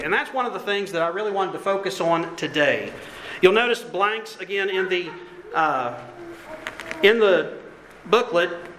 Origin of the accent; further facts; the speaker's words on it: West Virginia, United States; Because, as you may know, I am from West Virginia. I'm a mountaineer.